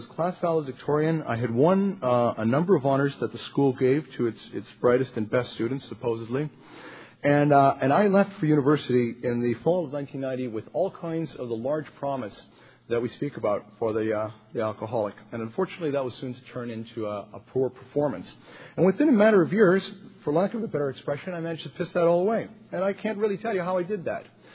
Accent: Toronto, Ontario, Canada; I was born here in Toronto in the West End and grew up into, I guess you would call it, an upper middle class home in the West End of Toronto.

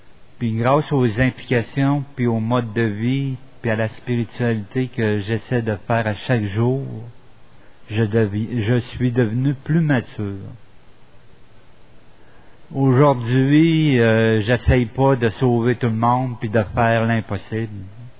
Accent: Quebec City, Quebec, Canada; born there; now in Montreal, Canada; Je suis né à Québec, puis je reste à Montréal depuis 15 ans.

